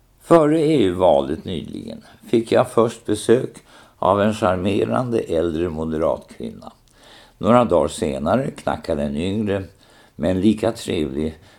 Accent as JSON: {"language": "Swedish", "region": "Norrland", "country": "Sweden", "tie": "born or raised there", "said": "I min norrländska barndom hade jag massor av fastrar, morbröder och andra släktingar."}